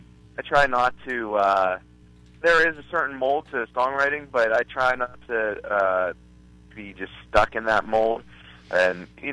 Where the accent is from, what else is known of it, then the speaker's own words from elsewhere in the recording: Pittsburgh, Pennsylvania, United States; Well, I'm from the Pittsburgh, Pennsylvania area originally, and we've been lately traveling all over the country here, but we are still located in the Pennsylvania area